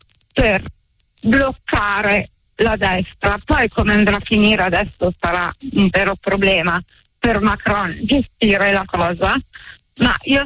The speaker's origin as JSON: {"language": "Italian", "town": "Milan", "region": "Lombardy", "country": "Italy", "also_born_or_lived": "France", "said": "non sono molto giovane, ho vissuto, sono andata e venuta dalla Francia, anche se sono milanese"}